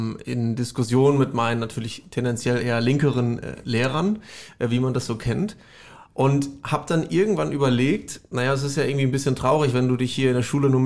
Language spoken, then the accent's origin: German; Kreuztal, North Rhine-Westphalia, Germany; Und ich komme eher auch aus einer Stadt, die eher sozialdemokratisch geprägt ist. Also bei der letzten Bürgermeisterwahl in meiner Heimatstadt Kreuzal